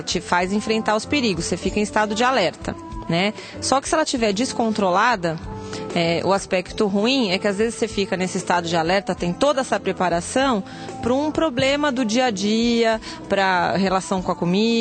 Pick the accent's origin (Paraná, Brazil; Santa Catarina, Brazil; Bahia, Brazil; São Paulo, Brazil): São Paulo, Brazil; Sou do Bixiga.